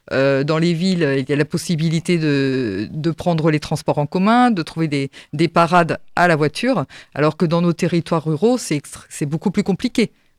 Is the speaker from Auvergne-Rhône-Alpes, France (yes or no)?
no; Pays de la Loire, France; moi, je suis issue des territoires aussi, du Sud-Sarthe.